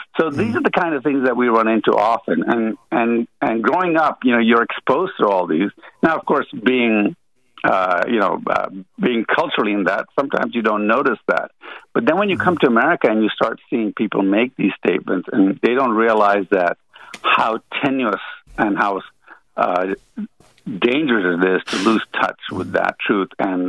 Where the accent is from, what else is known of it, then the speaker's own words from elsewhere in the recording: Ethiopia; also born or lived in Ghana / Sudan / Yemen / Jamaica; So my background is I was born in Africa, in Ghana, and grew up in Ethiopia and Sudan and Yemen and Jamaica.